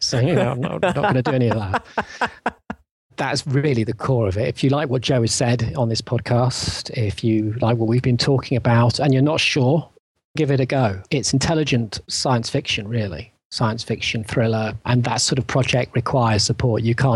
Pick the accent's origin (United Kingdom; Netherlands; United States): United Kingdom; England; For me, as an English person, Doctor Who is a big example